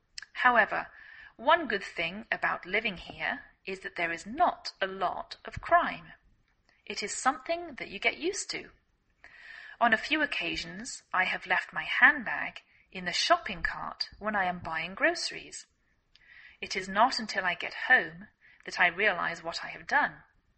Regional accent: England, United Kingdom; now in United States

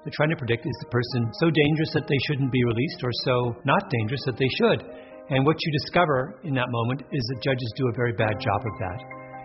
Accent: Ontario, Canada; I grew up in Southern Ontario in the 70s.

